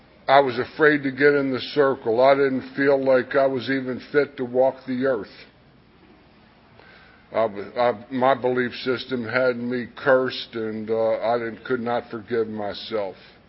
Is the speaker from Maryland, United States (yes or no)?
yes; Catonsville, Maryland, United States; I'm from the West Side area, Free State region, Catonsville, Maryland